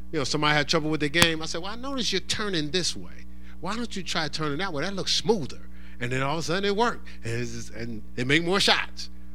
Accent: New Jersey, United States; Where I'm from, I'm from New Jersey, but I spent a lot of time in New York City because I worked in New York

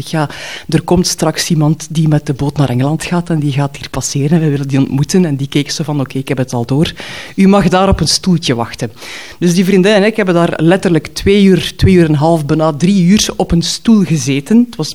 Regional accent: Knokke, West Flanders, Belgium; hoe ik naar de papierwinkel of papierzaak in Knokke stapte, waar ik ben opgegroeid.

